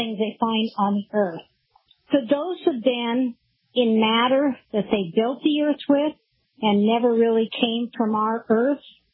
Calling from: Chehalis, Washington, United States; I'm calling from Chehalis, Washington, and listening to North Carolina's WSTC 1010.

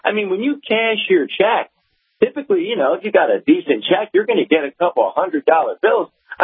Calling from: Dover, Delaware, United States; I'm in Dover, Delaware, which is the capital.

